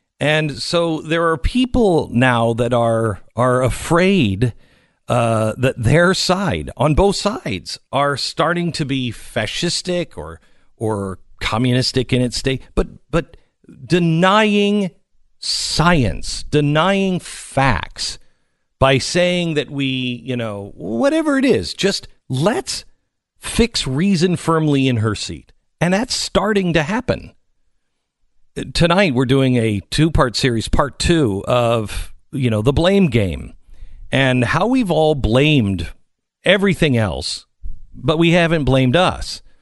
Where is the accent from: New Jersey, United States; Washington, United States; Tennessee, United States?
Washington, United States; Seattle; and I grew up in Seattle.